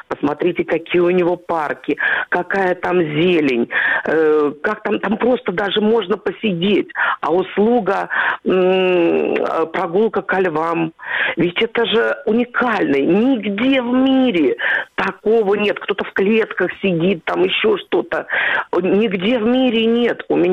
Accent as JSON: {"language": "Russian", "region": "Moscow", "country": "Russia", "said": "Доброе утро. Я из Москвы"}